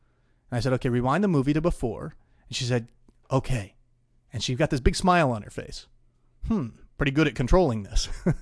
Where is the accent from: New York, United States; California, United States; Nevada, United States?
Nevada, United States; Lake Tahoe; You see, for me, I grew up in Lake Tahoe, Nevada.